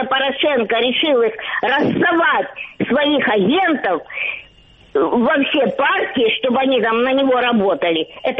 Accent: Kharkiv Oblast, Ukraine; also born or lived in Crimea; я звоню из Харьковской области, пенсионерка … Я до 98-го года жила в Крыму 36 лет, а сейчас я вернулась на свою маленькую родину Харьковщину.

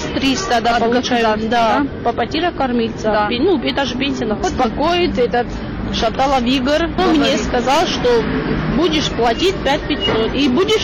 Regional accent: South Ossetia, Georgia; now in Russia; Мы сами тоже родом с Южной Осетии.

